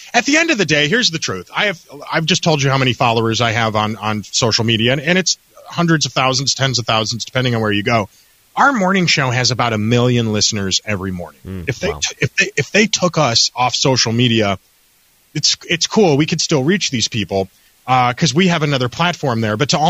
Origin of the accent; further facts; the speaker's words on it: Midwest, United States; now in Houston, United States; I'm from the Midwest. Get down that way quite a bit.